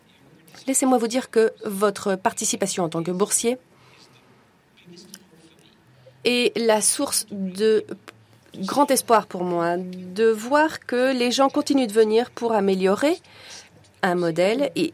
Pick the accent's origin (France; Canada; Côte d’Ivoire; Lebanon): Lebanon; J'ai grandi au Liban et on a tendance à étiqueter tout.